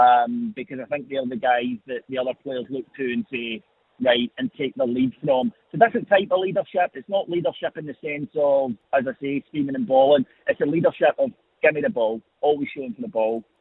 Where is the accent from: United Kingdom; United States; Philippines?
United Kingdom; because we're British